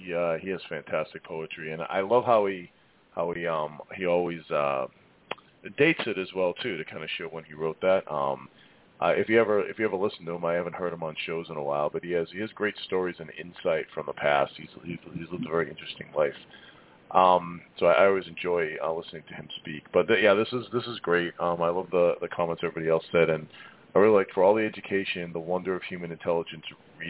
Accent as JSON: {"language": "English", "region": "Massachusetts", "country": "United States", "said": "Yeah, I'm coming from Massachusetts, the birthplace of Dunkin' Donuts, I'm definitely an outcast for not drinking coffee. In my town, I'm not kidding, there's literally at least 15 Dunkin' Donuts plus other places"}